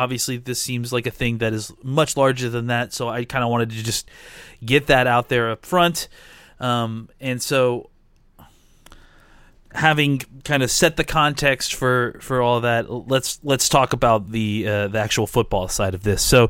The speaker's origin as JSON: {"language": "English", "region": "Texas", "country": "United States", "said": "Obviously, again, as a Texan, I feel for you"}